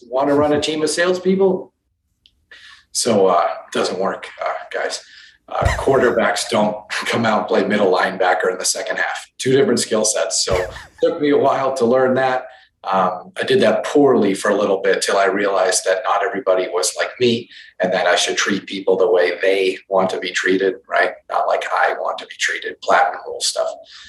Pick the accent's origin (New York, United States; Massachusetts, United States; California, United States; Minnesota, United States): Massachusetts, United States; Boston; growing up in Boston in the Northeast, right, one state away from you, I didn't speak.